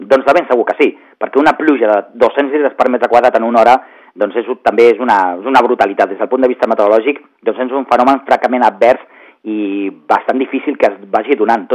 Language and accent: Catalan; Rubí, Catalonia, Spain; jo sóc de Rubí